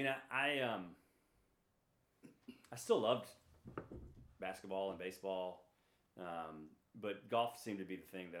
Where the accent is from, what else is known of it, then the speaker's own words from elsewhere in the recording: Mobile, Alabama, United States; So I grew up in Mobile, Alabama, and like a lot of people, I guess my dad introduced me to golf.